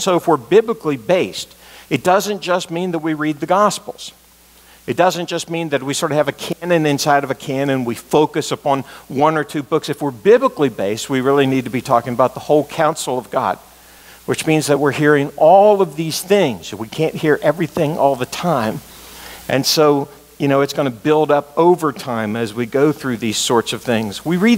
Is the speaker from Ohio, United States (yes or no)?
yes; Ohio, United States; I know I'm right in the center of West Virginia, but I was born in Ohio, and I was raised in Ohio, so I am an Ohio State Buckeye fan.